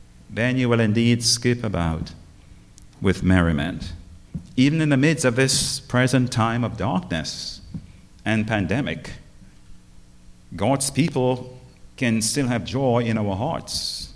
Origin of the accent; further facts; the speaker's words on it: Grenada; that reminded me of the days when we were children growing up in Grenada.